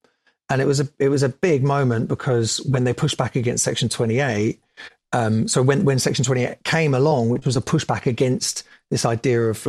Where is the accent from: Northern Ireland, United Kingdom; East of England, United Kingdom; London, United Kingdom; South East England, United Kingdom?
London, United Kingdom; I went to school in North London in Southgate is where I went to school. And because I was raised in Bounds Green, went to school in Southgate. My dad's house was Barnet.